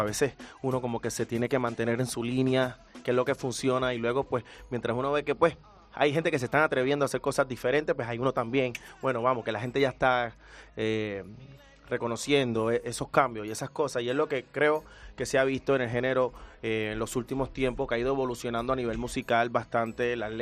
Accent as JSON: {"language": "Spanish", "country": "Puerto Rico", "said": "Puerto Rico somos muy caribeños. Todas esas influencias de esos ritmos africanos que obviamente lo mezclamos con lo tropical y pues con sonido jamaiquino, urbano, de hip hop"}